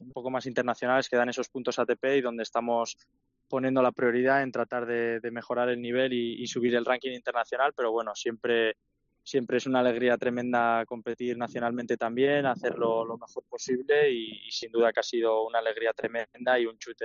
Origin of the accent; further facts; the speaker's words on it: Pamplona, Navarre, Spain; ahora voy a volver más por casa, más a mi tierra en Pamplona